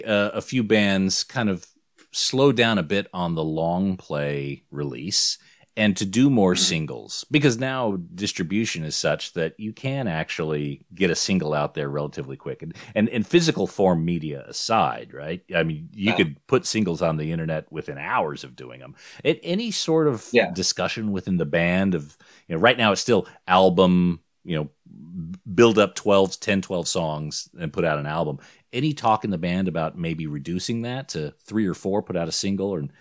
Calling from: Sydney, New South Wales, Australia; I'm in Sydney, by the way. I know my accent betrays me.

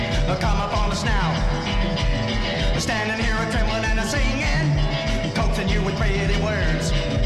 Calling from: Chicago, Illinois, United States; I'm calling from Chicago.

